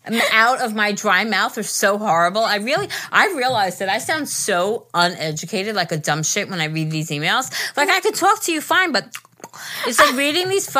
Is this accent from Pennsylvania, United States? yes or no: yes; Pittsburgh, Pennsylvania, United States; I'm from Pittsburgh.